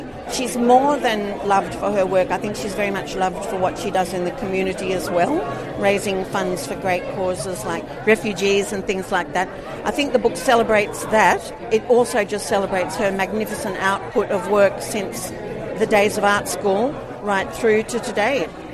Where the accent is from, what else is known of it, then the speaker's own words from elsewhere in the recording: Australia; now in Sydney, Australia; I'm an Australian journalist based in Sydney in Australia